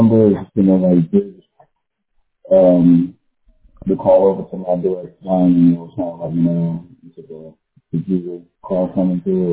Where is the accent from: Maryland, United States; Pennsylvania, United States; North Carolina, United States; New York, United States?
Maryland, United States; now in South Carolina, United States; Well, no, I'm saying that I'm from Maryland. But I moved to South Carolina a couple of years ago, so.